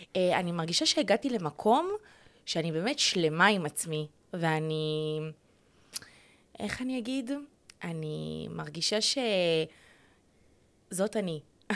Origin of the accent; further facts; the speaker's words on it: Beersheba, Southern District, Israel; moved away as an adult; now in Ramat Gan, Israel; כן. אני עברתי, עזבתי את הבית בגיל 22. 7 שנים. כן, אני מבאר שבע.